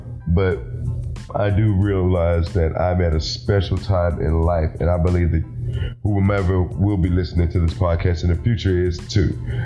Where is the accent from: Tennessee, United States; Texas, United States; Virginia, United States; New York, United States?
Texas, United States; Houston; a little bit of background on me is I grew up in East Houston and went to North Shore High School